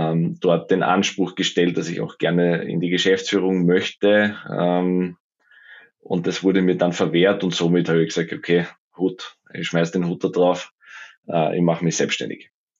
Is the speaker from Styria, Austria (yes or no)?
yes; Styria, Austria; born there; komme eigentlich gebürtig aus der Steiermark.